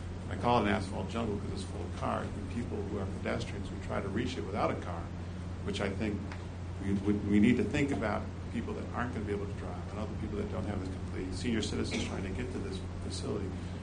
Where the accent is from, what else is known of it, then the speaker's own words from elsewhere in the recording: Michigan, United States; I grew up in Michigan as well, and I love Meijer.